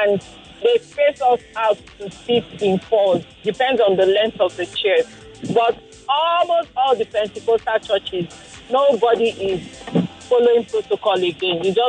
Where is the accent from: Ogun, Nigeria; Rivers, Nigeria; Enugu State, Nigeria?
Rivers, Nigeria; But I know that my sister's in Port Harcourt because I'm from River State.